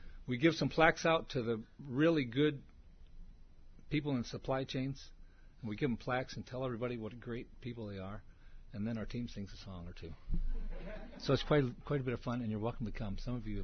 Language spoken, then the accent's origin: English; Iowa, United States; If any of you have been to the Midwest, where I come from Iowa, we have county fairs.